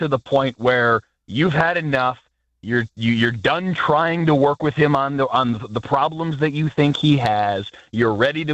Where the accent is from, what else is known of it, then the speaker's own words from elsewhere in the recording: New York, United States; moved away as an adult; now in Dallas, United States; Like, I'm not from Dallas. I'm from New York. I came to Dallas for the job a decade ago. That's the only attachment I have to the state of Texas.